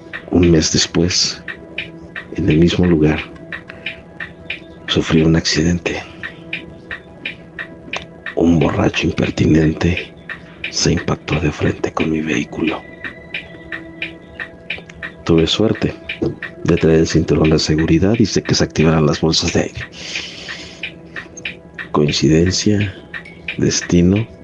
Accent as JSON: {"language": "Spanish", "town": "Acapulco", "region": "Guerrero", "country": "Mexico", "said": "Yo soy de Acapulco."}